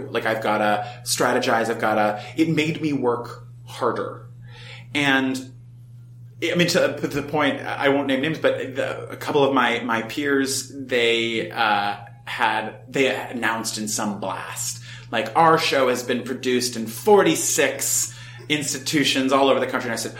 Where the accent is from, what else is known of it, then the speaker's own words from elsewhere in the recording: Los Angeles, California, United States; now in New York, United States; I'm from Los Angeles.